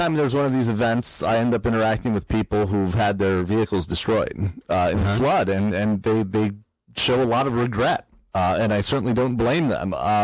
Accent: Hamden, Connecticut, United States; Yeah, well, Hampden's my hometown where I grew up, I was a proud green dragon of Hampden High, so.

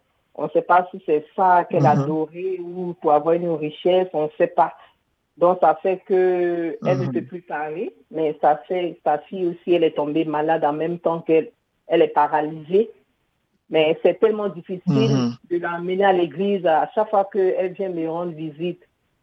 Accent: Côte d’Ivoire; now in France; Je suis d'origine de Côte d'Ivoire

